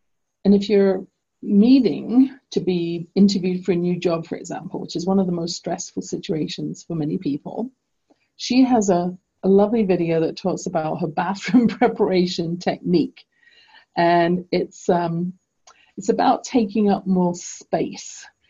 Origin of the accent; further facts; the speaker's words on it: England, United Kingdom; accent: broad English; now in Canada; from England to Canada, I had to slow down and change my speech pattern significantly in order for my broad English accent to be understood.